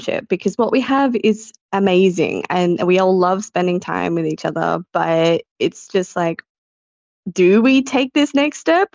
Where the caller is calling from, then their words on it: Australia; I'm calling from Australia.